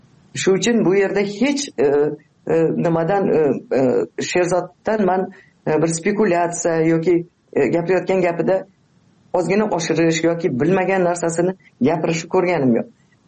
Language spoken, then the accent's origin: Uzbek; Tashkent, Uzbekistan; Men Toshkentda tug'ilib o'sganman. Aynan o'sha 66 yildagi zilzila bilan bog'liq ko'p voqealarni 11 yoshimda xotiramda qolgan.